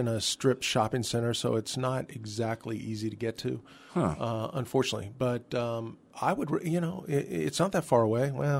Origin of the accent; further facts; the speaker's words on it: Virginia, United States; I'm from Northern Virginia or D.C. area, and the Birchmere is kind of the big music hall up there